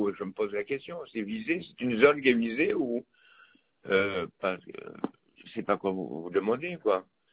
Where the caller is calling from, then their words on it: Mont-Fleury, Guadeloupe; Est-ce qu'il y a une possibilité d'avoir de l'eau en Guadeloupe chez moi, à Mont-Fleury, Bembridge?